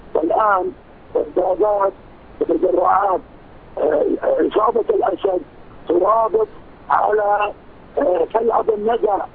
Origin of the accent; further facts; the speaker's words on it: Syria; نحن شعب واحد، نحن أبناء سوريا الأبرياء